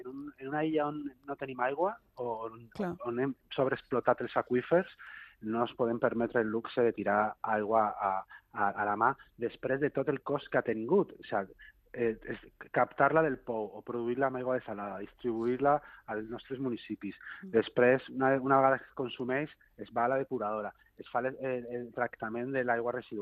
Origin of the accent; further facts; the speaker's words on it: Jesús, Catalonia, Spain; I poso un exemple a Jesús, jo soc de Jesús